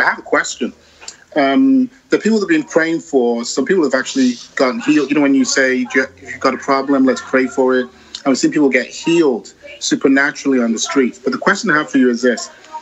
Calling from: Queens, New York, United States; I'm calling from New York.

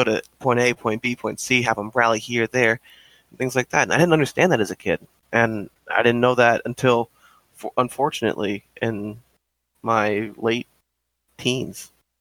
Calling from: Maine, United States; I am calling from Maine.

